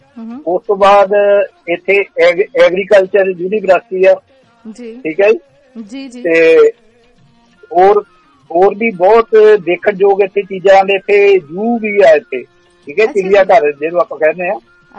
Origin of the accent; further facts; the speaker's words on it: Ludhiana, Punjab, India; ਮੈਂ ਲੁਧਿਆਣਾ ਸ਼ਹਿਰ ਤੋਂ ਬਿਲੋਂਗ ਰੱਖਦਾ ਜੀ।